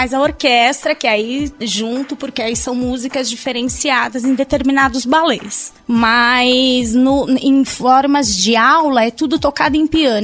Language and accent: Portuguese; Bauru, São Paulo, Brazil; eu sou de Bauru, interior de São Paulo.